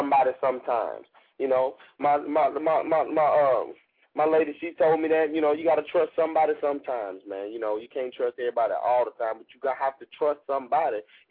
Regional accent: Nashville, Tennessee, United States; And I'm from Cashville. You know, I'm representing my artists

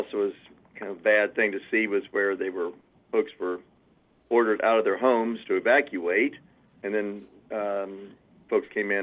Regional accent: Dayton, Ohio, United States; I grew up in Dayton, Ohio.

